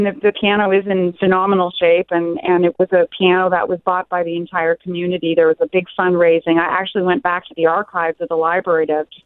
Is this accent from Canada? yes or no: yes; Sarnia, Ontario, Canada; I grew up in Sarnia, Ontario in Canada.